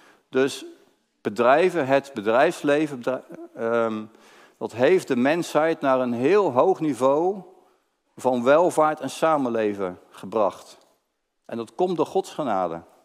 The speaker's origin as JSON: {"language": "Dutch", "town": "Barendrecht", "region": "South Holland", "country": "Netherlands", "tie": "born or raised there", "said": "ik kom uit Barendrecht. Ik ben geboren en getogen hier vlak in de buurt. Ik ben in de reformatorische zeil opgegroeid. Ik ben in de christelijk gereformeerde kerk opgegroeid tot mijn 16e, 17e jaar."}